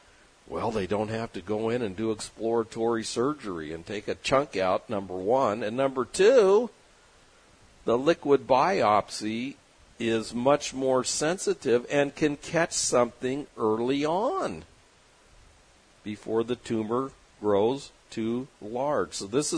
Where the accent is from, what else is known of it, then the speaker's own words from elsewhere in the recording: California, United States; You know, I grew up in California, was there for 60 years.